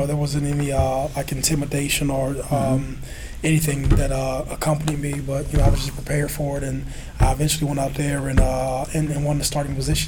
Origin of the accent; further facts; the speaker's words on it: Youngstown, Ohio, United States; moved away; So I leave Ohio. So I leave my hometown. Right. So the attitude, the mentality, and the character I had in my hometown, it worked for my hometown. But the social dynamics in Youngstown, Ohio, are very different than they are in Columbus, Ohio.